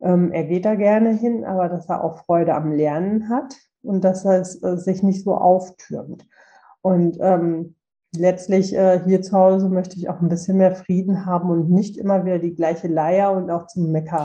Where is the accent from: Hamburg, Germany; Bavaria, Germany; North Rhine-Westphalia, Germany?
North Rhine-Westphalia, Germany; Ich komme aus Nordrhein-Westfalen